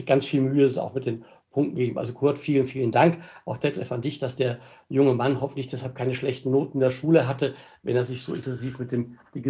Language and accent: German; Austria; accent: Austrian; ich wohne tatsächlich in Österreich, ich bin gebürtiger Österreicher, pendle aber zwischen den Ländern hin und her.